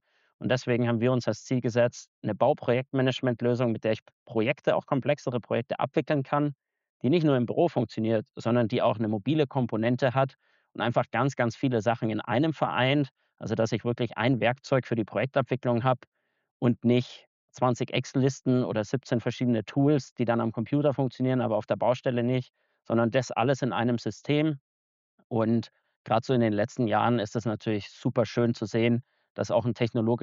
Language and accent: German; Munich, Bavaria, Germany; ich komme ursprünglich aus München, habe einen betriebswirtschaftlichen Hintergrund